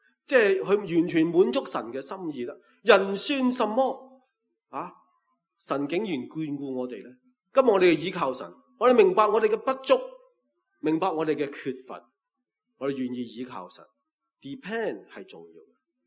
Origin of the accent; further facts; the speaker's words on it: Canada; 我係加拿大嚟嘅，所以俾你五个英文字